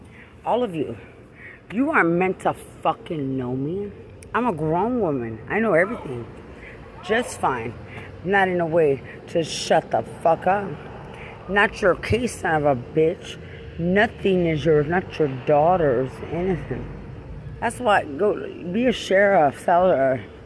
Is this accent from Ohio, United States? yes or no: no; Lubbock, Texas, United States; I'm from Lubbock, not San Antonio.